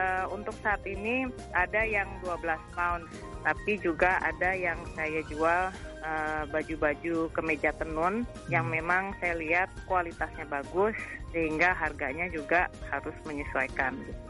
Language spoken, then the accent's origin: Indonesian; Indonesia; now in Bristol, United Kingdom; Jadi saya selalu menjelaskan saya dari Indonesia.